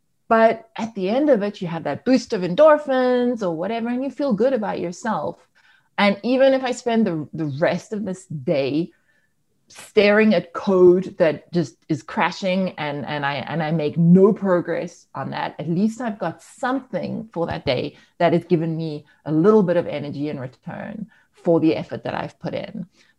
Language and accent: English; South Africa; okay, so I'm South African.